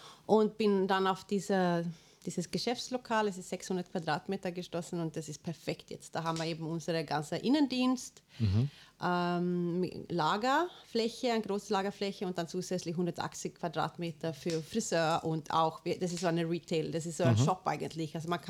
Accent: Sweden; accent: Swedish; German is a second language; now in Austria; was für ein Vorteil man hat als Schwedin, lustigerweise im Vertrieb in Österreich.

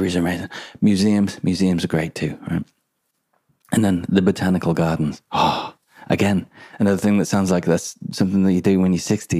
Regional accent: Birmingham, West Midlands, United Kingdom; accent: Birmingham; I can't wait to get my Birmingham accent back.

